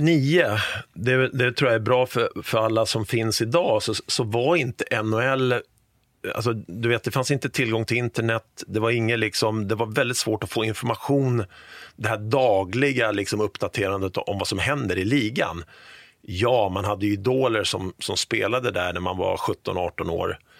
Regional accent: Sollentuna, Stockholm County, Sweden; man nu spelar på garageuppfarten med mina två bröder hemma i Sollentuna här

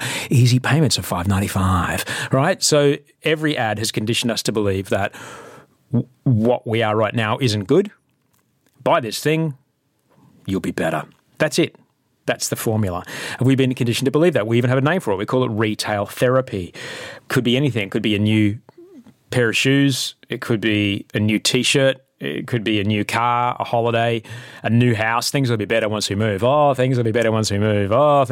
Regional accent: Sydney, New South Wales, Australia; I'm from Sydney, Australia

